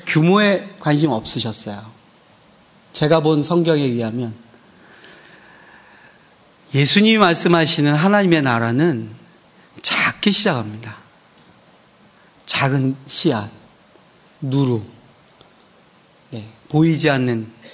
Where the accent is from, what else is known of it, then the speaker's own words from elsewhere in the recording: South Korea; 아, 저희도 한국에서 왔다고 인사를 막 나누고